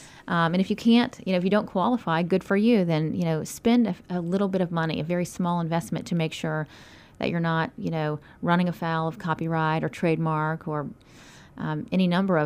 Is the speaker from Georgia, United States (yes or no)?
yes; Atlanta, Georgia, United States; Well, I'm from Atlanta.